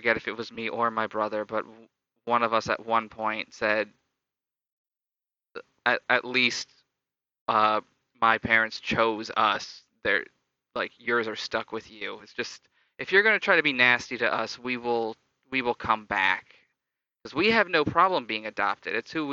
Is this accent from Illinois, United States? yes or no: yes; Illinois, United States; born there; But as I believe I mentioned, I was born in Illinois.